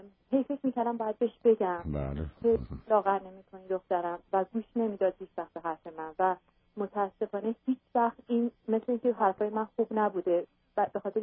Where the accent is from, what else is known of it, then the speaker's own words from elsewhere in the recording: Iran; moved away as an adult; now in United States; یه دختر 18 ساله دارم. ما 8 سال پیش از ایران اومدیم به آمریکا.